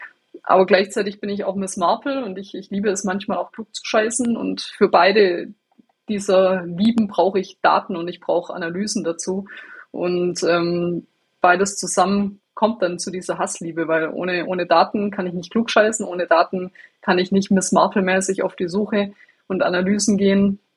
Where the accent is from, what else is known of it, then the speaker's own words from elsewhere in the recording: Baden-Württemberg, Germany; born there; ich bin gebürtiger Schwabe. Ich versuche es manchmal zu verstecken, aber es funktioniert einfach nicht immer.